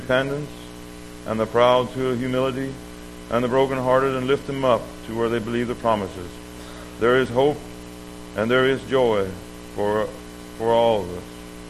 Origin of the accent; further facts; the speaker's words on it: Pennsylvania, United States; born there; As a little boy, I was born in Pennsylvania.